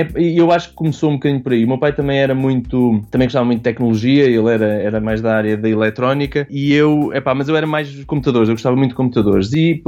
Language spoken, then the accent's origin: Portuguese; Aveiro, Portugal; eu sou natural de Aveiro, é o berço e é aquele sítio onde eu gosto sempre de regressar.